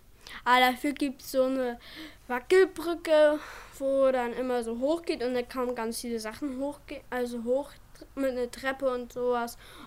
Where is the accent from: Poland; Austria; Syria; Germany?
Germany; Bad Bramstedt, Schleswig-Holstein; Aus Bad Bramstedt.